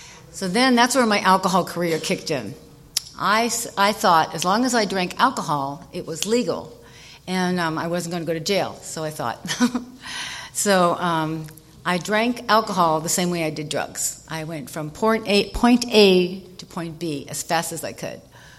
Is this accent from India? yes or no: no; New York, United States; So then I'm from New York, and in New York, we drink a lot, the bars.